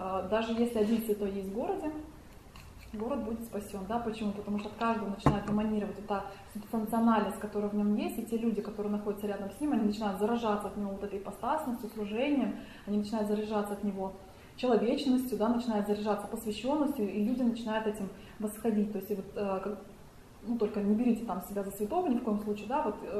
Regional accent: Moscow, Russia; also born or lived in Izhevsk, Russia; с одной стороны мы москвичи

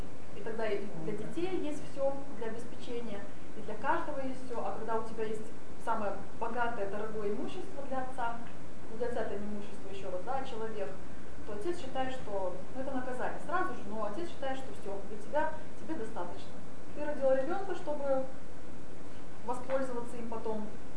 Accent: Tatarstan, Russia; Я сама выросла в Татарстане, поэтому у нас там тоже было своеобразие.

